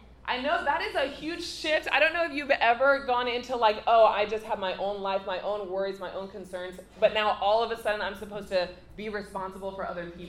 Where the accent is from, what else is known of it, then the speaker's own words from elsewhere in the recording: Virginia, United States; I'm from Virginia. Anybody from the DMV, Virginia area? Let's go. Virginia is the best.